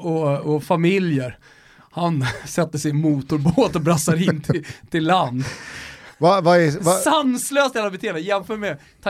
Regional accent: Stockholm, Stockholm County, Sweden; vi säger färja för att vi är från Stockholm och vi har Ålandsfärjan.

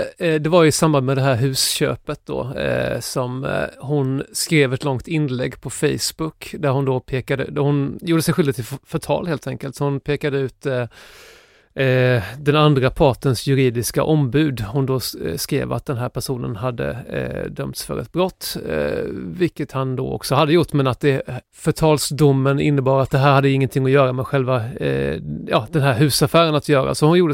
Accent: Växjö, Kronoberg County, Sweden; Jag kommer inte från Värnamo utan jag kommer från Växjö

